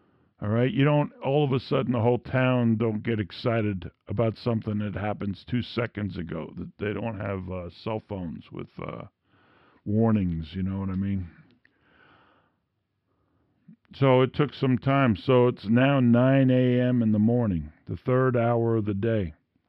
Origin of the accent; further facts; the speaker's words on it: New York, United States; I'm from Queens.